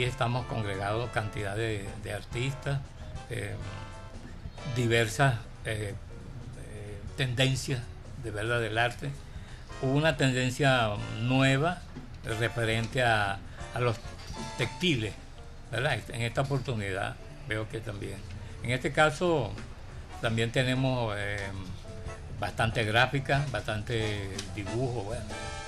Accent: San José de Guanipa, Anzoátegui, Venezuela; Yo soy del Tigrito, exactamente. Allá no les gusta que le digan el Tigrito, sino San José de Guanipa, pero yo soy criado... me gusta más el Tigrito, suena más bonito.

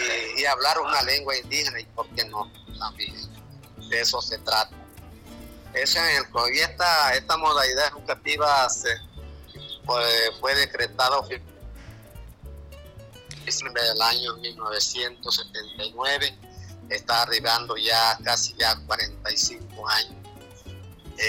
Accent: Venezuela; debemos partir de nuestros idiomas originarios como venezolanos

